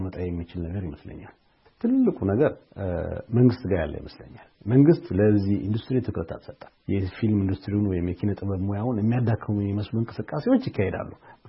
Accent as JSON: {"language": "Amharic", "region": "Addis Ababa", "country": "Ethiopia", "tie": "born there", "said": "የተወለድኩት አዲስ አበባ ነው።"}